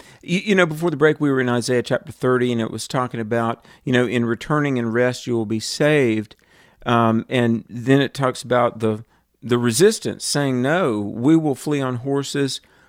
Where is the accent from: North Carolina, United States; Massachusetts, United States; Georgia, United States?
North Carolina, United States; Greensboro; It's going to be in North Carolina, my home state of Greensboro, North Carolina.